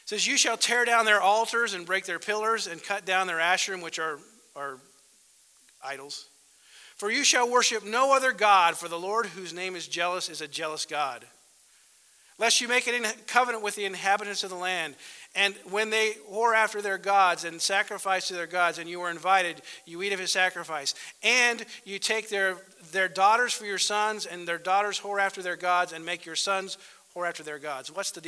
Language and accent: English; Kansas, United States; I'm from Kansas, been born and bred in Kansas